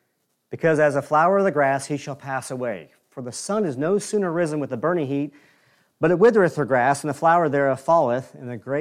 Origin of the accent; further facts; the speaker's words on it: Rolla, Missouri, United States; I can remember in my hometown, Rolla, there was a little small town. I was born and raised in Missouri